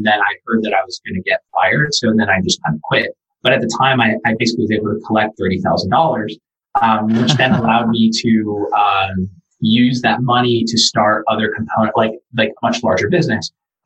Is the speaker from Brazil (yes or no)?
yes; Brazil; born there; first language Portuguese; English is a second language; No, I was born in Brazil. I speak Portuguese, my first language.